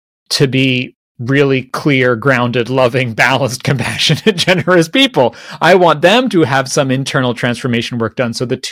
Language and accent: English; New Jersey, United States; Just very ordinary middle-class, global North American suffering. I grew up in New Jersey